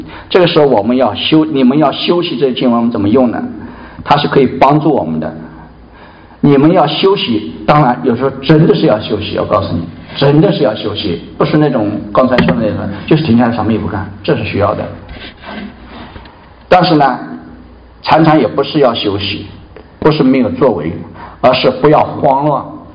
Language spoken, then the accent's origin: Chinese; China; 我们中国人一出去，我们是勤奋啊